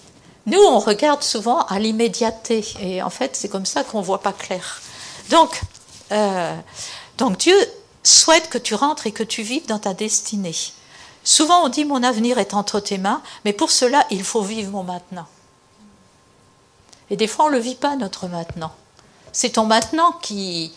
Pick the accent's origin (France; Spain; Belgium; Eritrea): France; Saint-Macaire-en-Mauges, Pays de la Loire; J'avais jamais trop quitté mon village natal, Saint-Macaire-en-Mauges. Pour ceux qui connaissent ce coin-là, il y avait des vaches derrière chez nous